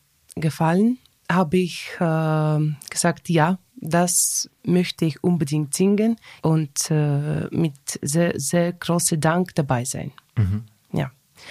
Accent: Ukraine; born there; German is a second language; also ich bin in der Ukraine also geboren.

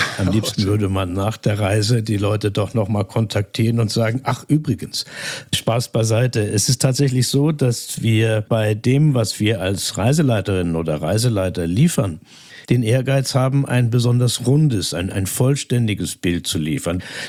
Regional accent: Schleswig-Holstein, Germany; born there; now in Munich, Germany; Ich bin in Schleswig-Holstein geboren, ich lebe aber in München schon seit den 60er Jahren und ich bin mit Anfang 20 in die spanischsprachigen Länder und speziell in Mexiko und dann nach Südamerika, Peru, Brasilien und so weiter gekommen. Das war in den 70ern

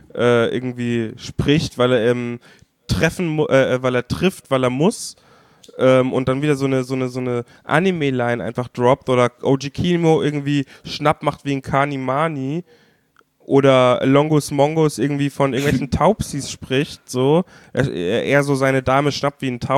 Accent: Bavaria, Germany; Und ich als Bayer dachte mir nur so, what the fuck?

